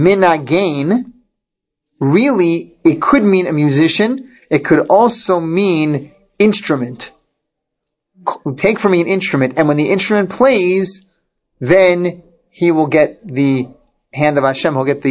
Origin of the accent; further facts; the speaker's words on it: Philadelphia, Pennsylvania, United States; When I was in the seventh grade in growing up in Philadelphia, I was a pretty good kid.